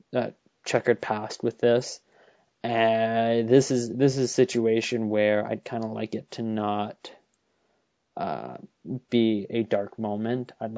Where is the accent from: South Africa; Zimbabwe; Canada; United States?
Canada; because we're Canadian